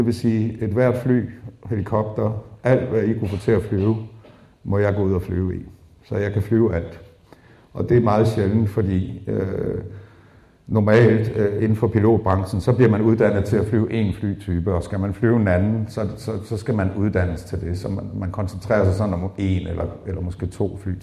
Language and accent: Danish; Esbjerg, Region of Southern Denmark, Denmark; Jeg er født og opvokset i Esbjerg, så ikke så langt herfra.